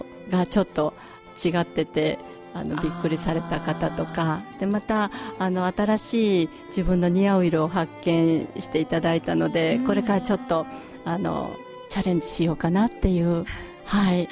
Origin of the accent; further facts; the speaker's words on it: Shikoku, Japan; now in Maizuru, Japan; 舞鶴に来まして、もう30年なりますけれども